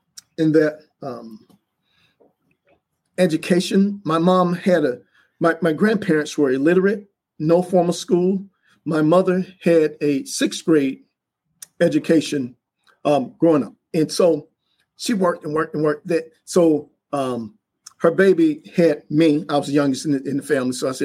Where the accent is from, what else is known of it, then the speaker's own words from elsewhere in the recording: Florida, United States; born there; they were first to integrate schools where I was born in Florida.